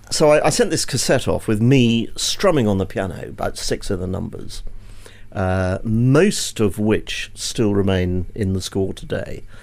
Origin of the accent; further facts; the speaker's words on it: South East England, United Kingdom; I said, I'm a nobody from East Sussex. I'm a school teacher and we're going to do four performances.